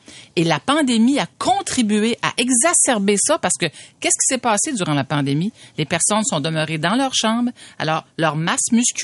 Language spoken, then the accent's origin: French; Quebec, Canada; dans ma région d'origine, Gaspésie, il y en avait.